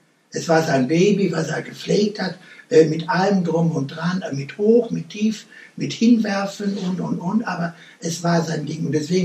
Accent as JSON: {"language": "German", "town": "Schwelm", "region": "North Rhine-Westphalia", "country": "Germany", "tie": "born or raised there", "also_born_or_lived": "Hückeswagen", "said": "Schwelmer Jung sind wir, ne? Haben eine Schule besucht in Westfalen-Damm und man ist mit Schwelm verbunden. Hückeswagen auch, weil man da in den Bergen rumgelaufen ist als Kind."}